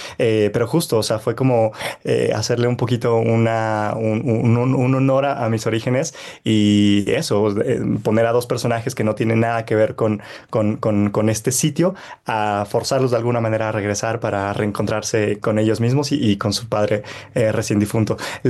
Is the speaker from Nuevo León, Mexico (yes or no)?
no; Xochimilco, Mexico City, Mexico; que es de donde yo soy originario y al cual sí. Es un lugar que le tengo muchísimo cariño.